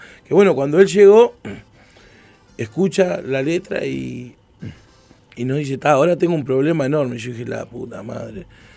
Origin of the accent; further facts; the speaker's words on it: Buenos Aires, Argentina; Y claro, él es de Villa Dolores, y yo soy de Palermo.